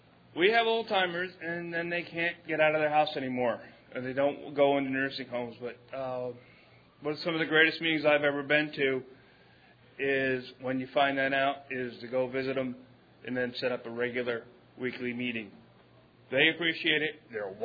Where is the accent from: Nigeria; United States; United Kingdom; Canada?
United States; Vermont; I'm from Vermont. Real small, real rural.